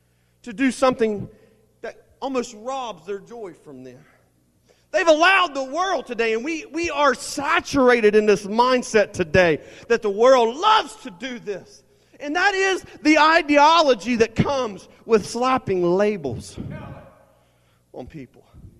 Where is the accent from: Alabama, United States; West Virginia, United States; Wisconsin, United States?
West Virginia, United States; Charleston; When I come from Charleston, and my grandmother said that she came from St. Albans